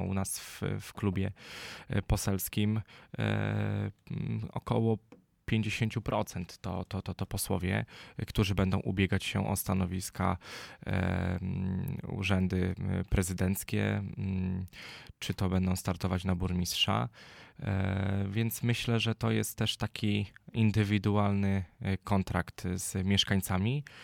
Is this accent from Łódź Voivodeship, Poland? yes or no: yes; Ozorków, Łódź Voivodeship, Poland; bo pochodzę z Ozorkowa, to jest koło Zgierza w województwie łódzkim